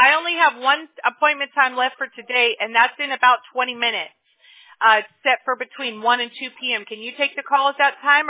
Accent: Apple Valley, California, United States; also born or lived in Mobile, Alabama / Baldwin Park; Yeah, I grew up in Apple Valley. So I was born in Mobile, Alabama. And then we moved out when I was six. And... we moved out to California to Baldwin Park, and then...

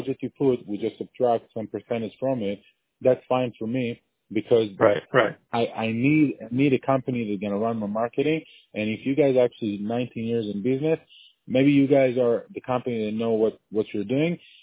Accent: Israel; I'm originally from Israel

